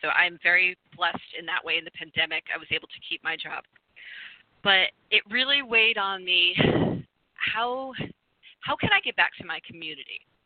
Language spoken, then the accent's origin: English; Rhode Island, United States; accent: Rhode Island; I'm from Rhode Island. I don't pronounce my R's very well.